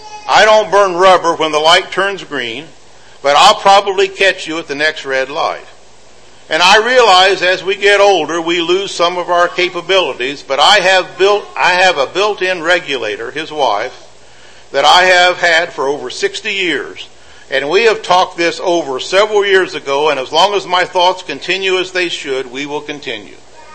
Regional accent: Indiana, United States; Don Grantham was a man that I knew from Indiana. I grew up in Indiana.

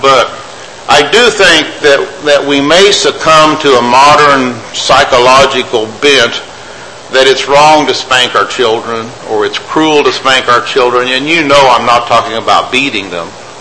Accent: Martinsville, Indiana, United States; I remember I grew up in Martinsville, Indiana

